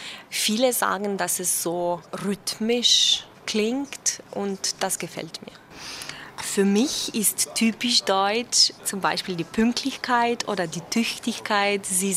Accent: Slovenia; German is a second language; Ich komme aus Slowenien. Ich bin 1981 geboren.

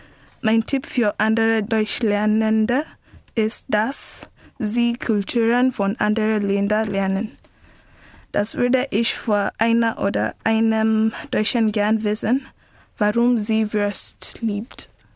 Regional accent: Kenya; German is a second language; Ich komme aus Kenia und ich bin 16 Jahre alt.

